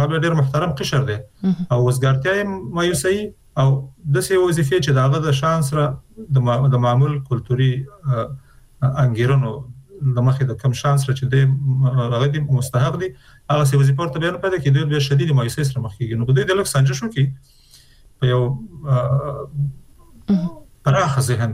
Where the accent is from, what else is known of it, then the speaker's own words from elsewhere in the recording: Afghanistan; نو چون موږ د افغانستان خلک یو، د افغانستان په هر فرد کې